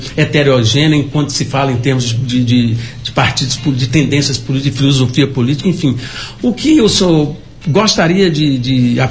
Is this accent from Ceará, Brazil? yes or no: no; Condeúba, Bahia, Brazil; numa cidade como Belo Campo, como Condeúba, que é a minha terra